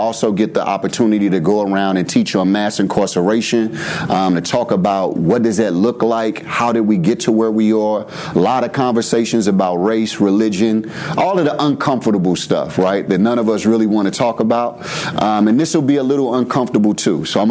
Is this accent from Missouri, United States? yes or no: yes; St. Louis, Missouri, United States; I am a St. Louis native, born and raised in St. Louis. I grew up in Walnut Park in North St. Louis, an area where some people are afraid to go.